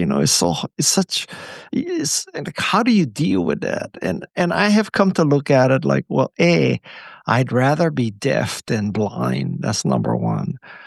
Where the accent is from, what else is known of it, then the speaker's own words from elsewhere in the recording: Kalihi Valley, Hawaii, United States; when I was growing up in Kalihi Valley in Hawaii, which is a very poor part of Hawaii, somebody gave me a ride in a Porsche.